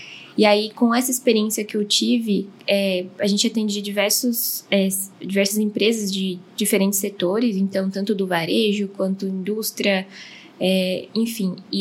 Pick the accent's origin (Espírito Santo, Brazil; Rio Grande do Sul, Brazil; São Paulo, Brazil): São Paulo, Brazil; Sorocaba; now in São Bernardo do Campo, Brazil; sou natural de Sorocaba, terrinha. Por questões de profissão, acabei me mudando lá para São Bernardo. Estou lá desde então. Mas sinto bastante falta, viu, desse calor aqui do interior.